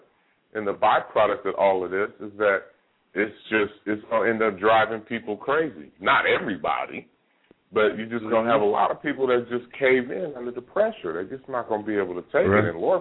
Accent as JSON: {"language": "English", "region": "California", "country": "United States", "tie": "born or raised there", "said": "I'm from California, born and bred."}